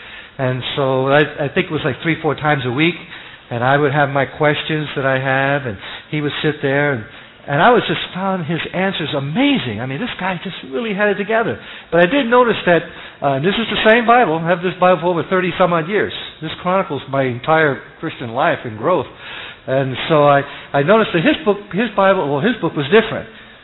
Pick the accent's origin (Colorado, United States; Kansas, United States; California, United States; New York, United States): New York, United States; Hey, I'm from New York.